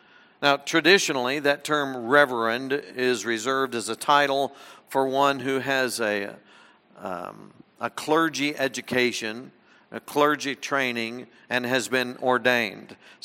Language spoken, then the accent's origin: English; the South, United States; I grew up in the South, and down South, a common term to address those who are in church leadership, like myself, would simply be to call me brother.